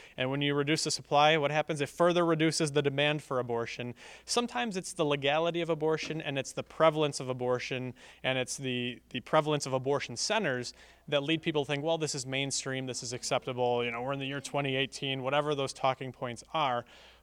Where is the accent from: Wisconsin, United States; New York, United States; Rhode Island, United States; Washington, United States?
Wisconsin, United States; Madison; Well, I come from Madison, Wisconsin, which I think has got to be one of the most abortion-friendly communities in the United States of America.